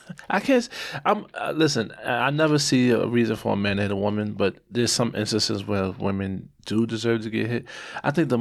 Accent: Brooklyn, New York, United States; I told her, I'm from Brooklyn. I ain't scared of no fucking knife.

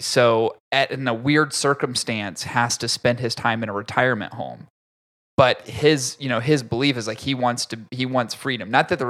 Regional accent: Philadelphia, Pennsylvania, United States; Because I'm from West Philly.

